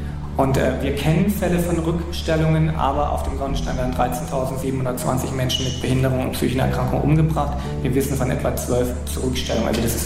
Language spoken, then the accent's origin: German; Saxony, Germany; Das ist eine Luftbildaufnahme meiner Heimatstadt aus dem Jahr 1927.